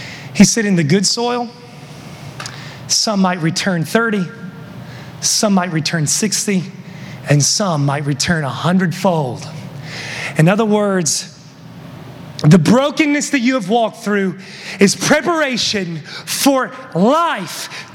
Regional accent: West Virginia, United States; My grandpa, growing up, I'm from West Virginia, and he had a garden always growing up, a big garden, massive.

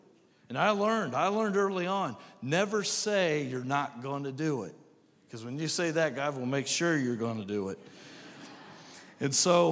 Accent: Indiana, United States; And so I'm from Indiana.

